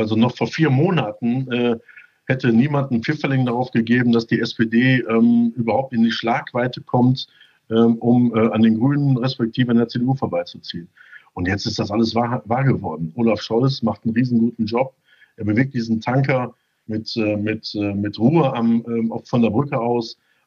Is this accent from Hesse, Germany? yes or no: no; Düsseldorf, North Rhine-Westphalia, Germany; Ich bin ja als Düsseldorfer leidgeprägt im Fußball.